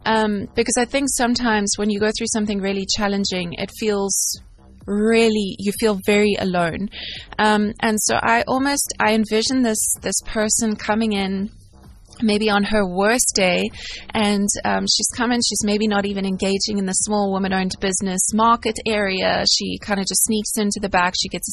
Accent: Makhanda, Eastern Cape, South Africa; we have a road show starting on the 4th of March in Makanda, my hometown. So it's kind of like the coming home season.

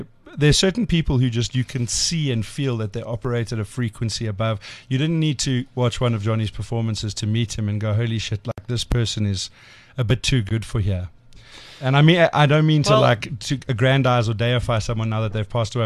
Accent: South Africa; And then I share the joint pain as a South African.

